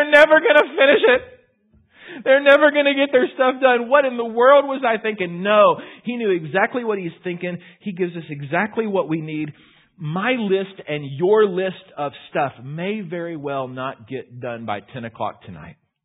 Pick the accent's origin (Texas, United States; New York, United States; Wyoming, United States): Texas, United States; Houston; I grew up in Houston. In Houston, they still kind of experience the greenhouse effect, right?